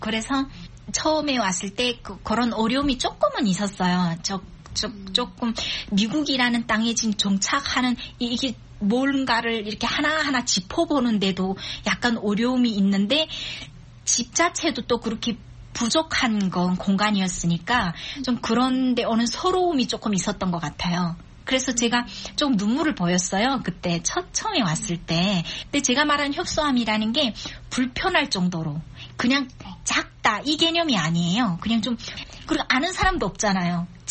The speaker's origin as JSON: {"language": "Korean", "country": "North Korea", "moved": "as an adult", "lives_now": "South Korea", "said": "저희가 탈북을 뭐 20대 후반쯤에 탈북을 했고 뭐 그러니까 뭐 한 30대 초반에 원격이 되잖아요."}